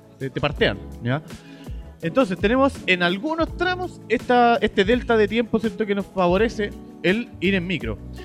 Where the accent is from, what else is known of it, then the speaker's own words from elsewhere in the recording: Maipú, Santiago Metropolitan, Chile; nosotros somos de Maipú, por eso hacemos muchas alusiones a la avenida Pajarito.